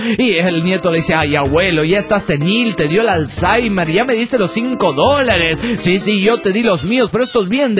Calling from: Guadalajara, Jalisco, Mexico; de Guadalajara, Jalisco, México.

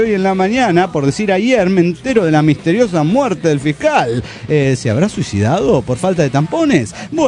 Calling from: Santa Rosa, La Pampa, Argentina; Soy la bruja de Santa Rosa, Argentina

